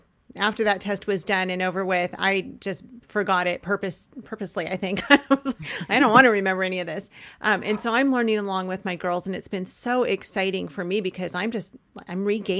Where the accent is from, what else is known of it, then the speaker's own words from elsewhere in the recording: California, United States; We're from California. We're in Georgia now.